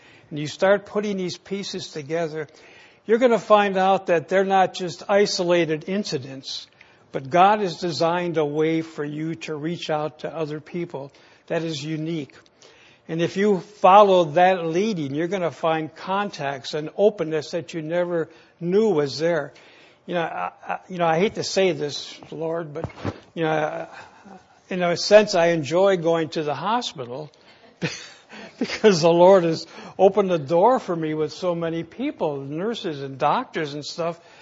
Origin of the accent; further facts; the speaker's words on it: Wisconsin, United States; I grew up in Wisconsin. My dad was a bartender and had uncles who owned taverns and resorts.